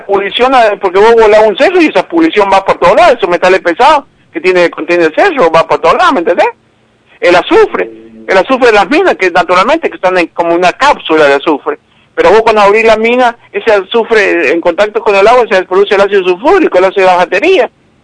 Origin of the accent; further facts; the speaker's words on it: Chimbas, San Juan, Argentina; sí, yo soy de San Juan toda la vida. Yo soy de acá en Chimba, a 10 kilómetros de la ciudad de San Juan.